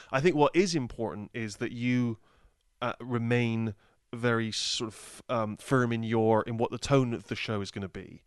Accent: Bristol, South West England, United Kingdom; when I was growing up in Bristol, that would have just seemed absurd.

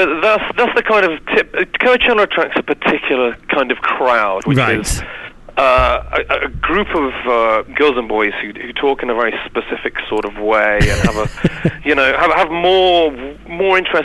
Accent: Derby, East Midlands, United Kingdom; now in Los Angeles, United States; No, I'm from Derby.

